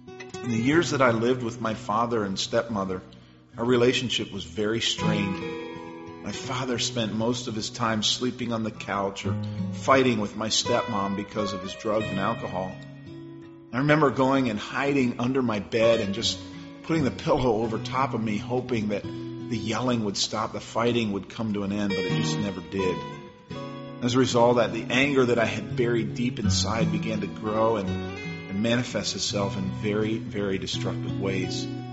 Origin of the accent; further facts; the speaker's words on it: Bryn Mawr, Pennsylvania, United States; born there; I was born in 1969 in Bryn Mawr, Pennsylvania. My mother was 19 years old. My father, he was 20.